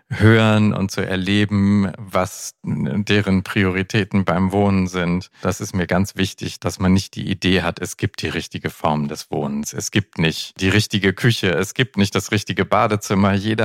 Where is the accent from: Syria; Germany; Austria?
Germany; Bremen; Ich komme aus Bremen, aber ich komme da vom Land.